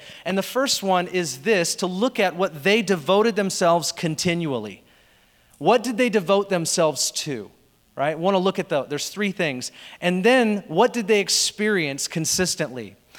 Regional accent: Seattle, Washington, United States; But because I'm born and raised in Seattle, I project it into my experience when I'm at churches

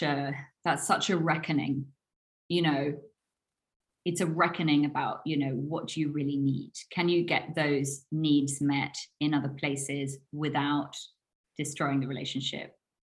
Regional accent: United Kingdom; because we're British, we can talk about it

